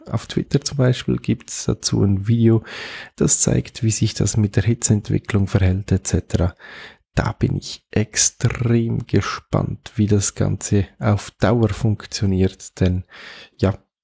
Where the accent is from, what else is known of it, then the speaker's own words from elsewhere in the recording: Switzerland; Das wäre bei uns in der Schweiz so in etwa die EC-Karte.